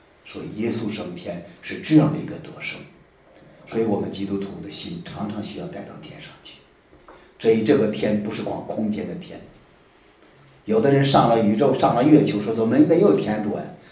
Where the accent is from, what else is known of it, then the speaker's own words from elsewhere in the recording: China; 我们中国人自古都有上天的渴望